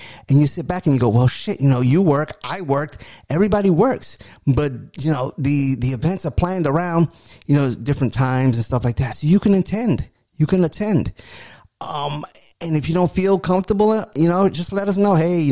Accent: New York, United States; You know, I'm from New York originally.

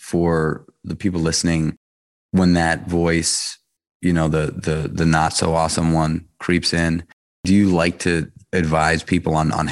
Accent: New York City, New York, United States; So I grew up in New York City. I started going to nightclubs in New York when I was 13 years old.

